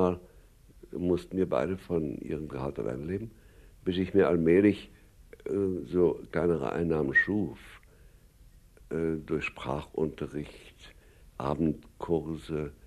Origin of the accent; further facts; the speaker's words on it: England, United Kingdom; Als Ausländer hätte ich das nicht gekonnt. Ich bin Engländer, ja.